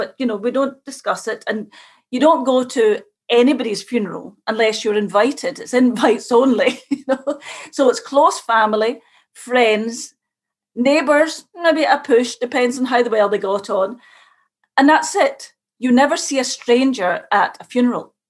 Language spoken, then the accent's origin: English; Scotland, United Kingdom; I come from Scotland. I mean, I come from a Catholic background, of course, an Irish Catholic background.